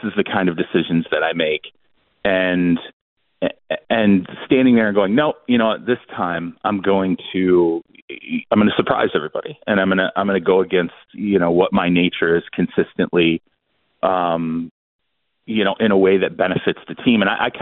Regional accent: Michigan, United States; Joe, you and I, we're from Michigan. We know how rough that was for everybody in Michigan

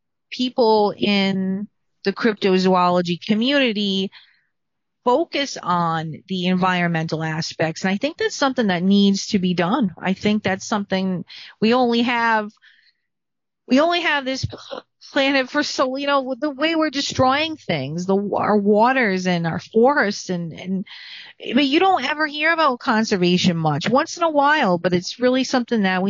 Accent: Rhode Island, United States; I grew up in the ocean state in Rhode Island. So, I mean, I'm not like from New York City living in the concrete jungle

